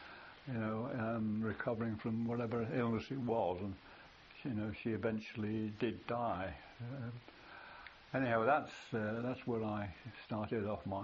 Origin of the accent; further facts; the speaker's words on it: Liverpool, North West England, United Kingdom; born there; I was born in Fethacaly, which is a suburb of Liverpool.